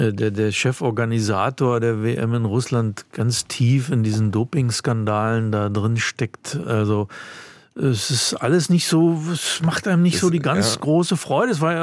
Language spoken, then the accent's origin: German; Braunschweig, Lower Saxony, Germany; Ist meine Heimatstadt.